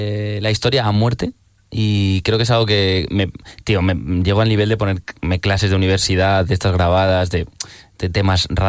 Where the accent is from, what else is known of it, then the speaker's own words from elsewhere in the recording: Valencian Community, Spain; Pero de donde soy, sabéis que el esmorzaret es muy famoso.